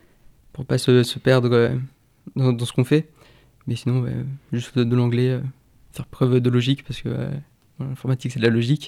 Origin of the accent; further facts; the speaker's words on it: Chambéry, Auvergne-Rhône-Alpes, France; Oui, je suis de Chambéry